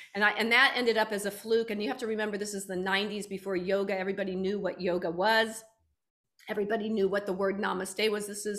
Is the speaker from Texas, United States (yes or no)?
no; Florida, United States; So yeah, I grew up in Florida